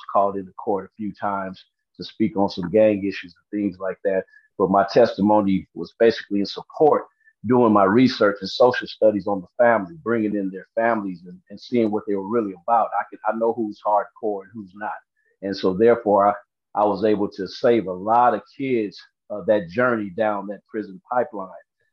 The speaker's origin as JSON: {"language": "English", "town": "Compton", "region": "California", "country": "United States", "tie": "born or raised there", "said": "Yeah, I was born and raised in Compton. So, you know, through the Compton school systems, things like that. Went off to school in San Diego."}